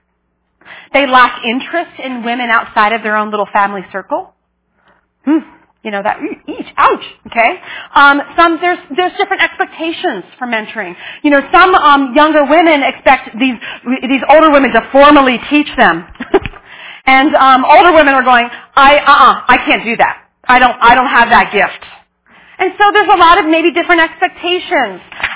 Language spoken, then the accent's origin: English; East Coast, United States; I'm from the East Coast. Kind of think, you know, like New York City doesn't often have a good reputation.